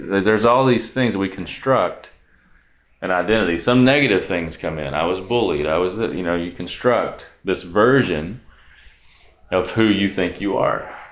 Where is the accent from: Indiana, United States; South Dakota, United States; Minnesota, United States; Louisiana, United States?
Louisiana, United States; New Orleans; I can't ever say I like Boudin because I'm from New Orleans.